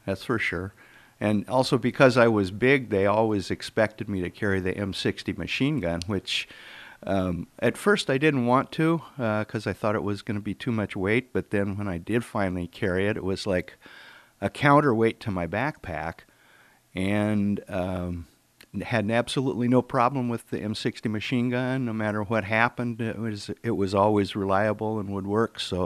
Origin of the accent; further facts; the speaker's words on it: Arizona, United States; I grew up in Arizona, so that was back when all you needed was a license to go out